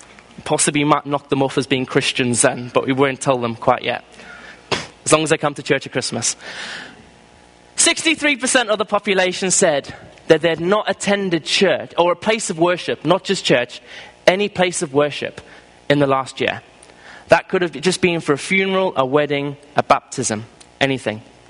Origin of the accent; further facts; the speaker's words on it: South Africa; I grew up in South Africa as a well-known evangelist.